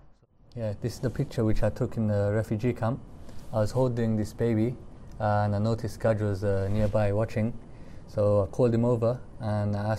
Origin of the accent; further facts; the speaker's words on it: United Kingdom; I'm a British Muslim